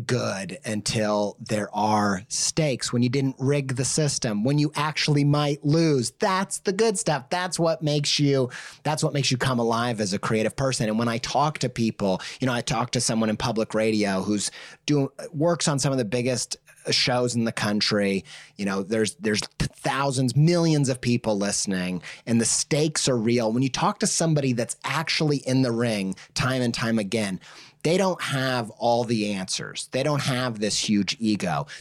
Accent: Midwest, United States; you know, I grew up in the Midwest, uncultured

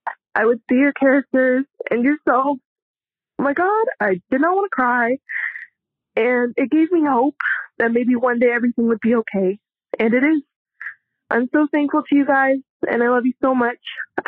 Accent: California, United States; now in Phoenix, United States; Hi, Kate and Alicia. … I hail from Southern California. I am 24 years old and currently work as a dog groomer in Phoenix

